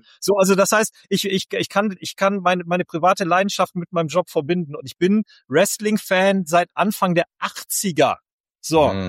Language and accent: German; Bremen, Germany; weil ich in Bremen aufgewachsen bin